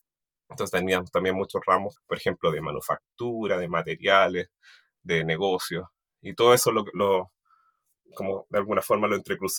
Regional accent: Chile; now in Lancaster, United Kingdom; Soy chileno, investigador en diseño

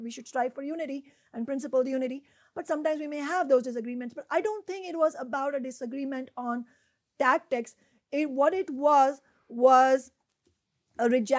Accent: India; my home country, India, it doesn't have just two parties.

